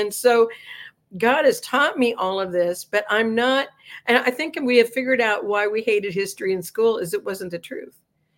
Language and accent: English; San Diego, California, United States; now in Georgia, United States; And here I am in Georgia now, more than 10 years later, more than I am anywhere else. But I'm from San Diego and have been there for a long time.